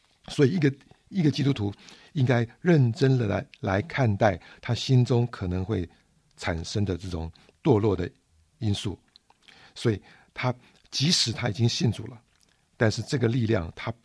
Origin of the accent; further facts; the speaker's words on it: China; 我们中国人说一句话叫做食色性也